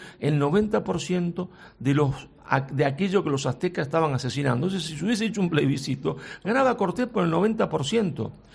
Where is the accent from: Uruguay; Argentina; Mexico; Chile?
Argentina; yo también soy como todo argentino, nos gusta el fútbol